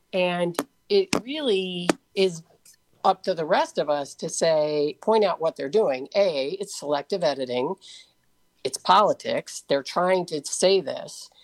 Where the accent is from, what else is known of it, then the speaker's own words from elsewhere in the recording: Chicago, Illinois, United States; I'm from Chicago, where we had a mayor, Harold Washington, who famously said, politics ain't beanbag.